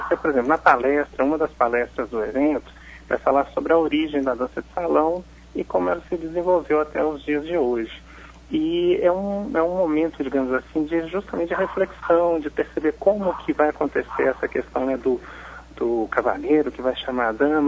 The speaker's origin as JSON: {"language": "Portuguese", "town": "Belo Horizonte", "region": "Minas Gerais", "country": "Brazil", "tie": "born or raised there", "said": "Por isso a escolha de Belo Horizonte e minha cidade natal também."}